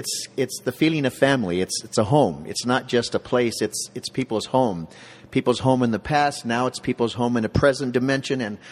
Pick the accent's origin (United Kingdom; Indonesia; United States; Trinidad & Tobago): Trinidad & Tobago; I'm born and raised in Trinidad. My family went to church there. I went to school there.